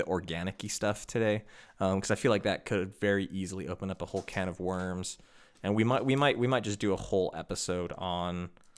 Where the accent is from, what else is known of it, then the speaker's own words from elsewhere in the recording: Chicago, Illinois, United States; And I grew up in Chicago, which has the second highest concentration of Polish people outside of Poland.